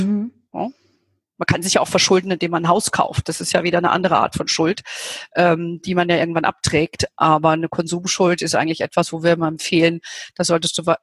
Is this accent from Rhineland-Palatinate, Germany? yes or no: no; Hesse, Germany; born there; ich lebe ja hier in Bayern und komme ja gebürtig aus Hessen.